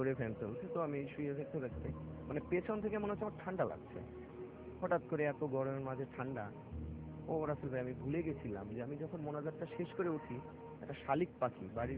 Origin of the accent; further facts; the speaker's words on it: Natore, Rajshahi Division, Bangladesh; আমার গ্রামের ঘটনা, নাটোর জেলাতে, আমার বাড়ি গ্রামে।